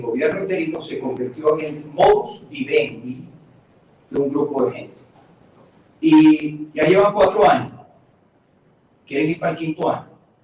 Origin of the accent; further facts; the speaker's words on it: Venezuela; Lo que sí te puedo decir como venezolano, y como venezolano